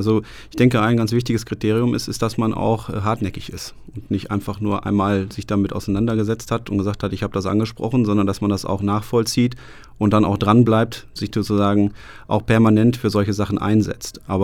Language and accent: German; Münster, North Rhine-Westphalia, Germany; ich komme ja aus Gremmendorf